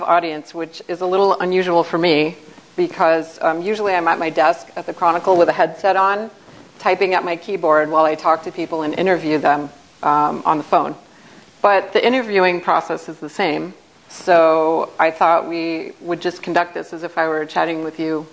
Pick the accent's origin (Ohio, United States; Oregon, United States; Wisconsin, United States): Wisconsin, United States; Milwaukee; I grew up in Milwaukee.